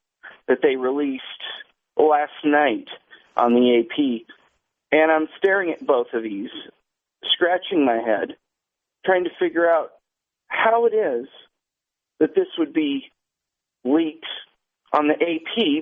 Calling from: California, United States; High Desert of Southern California.

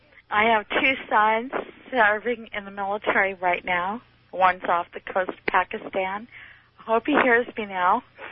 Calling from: Anchorage, Alaska, United States; I'm calling from Anchorage, Alaska.

